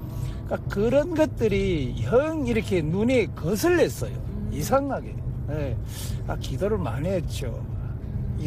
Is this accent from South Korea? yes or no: no; North Korea; born or raised there